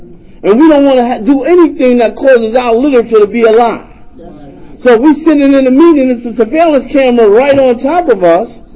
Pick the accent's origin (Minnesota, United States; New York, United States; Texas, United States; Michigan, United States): New York, United States; Queens; I'm from South Jamaica, Queens area, a small area